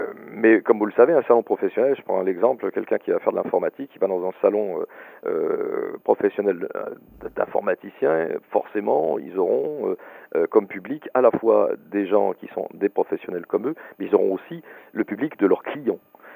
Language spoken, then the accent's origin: French; Nouvelle-Aquitaine, France; en région Aquitaine, qui est ma région d'origine